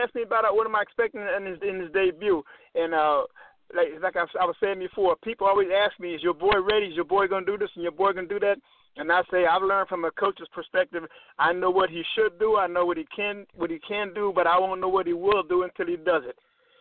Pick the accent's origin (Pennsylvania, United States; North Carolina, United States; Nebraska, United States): Pennsylvania, United States; Philadelphia; I grew up in Philadelphia.